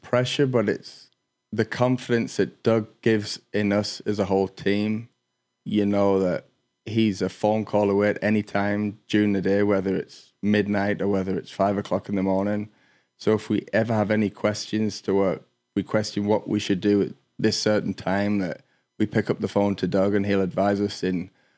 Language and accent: English; England, United Kingdom; You know, growing up in England, it was always a dream of mine to move to the United States.